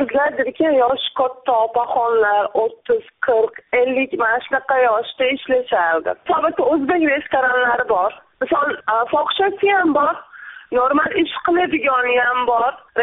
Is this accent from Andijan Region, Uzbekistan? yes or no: no; Fergana, Fergana Region, Uzbekistan; Men o'zim tojikman … Farg'onadanman.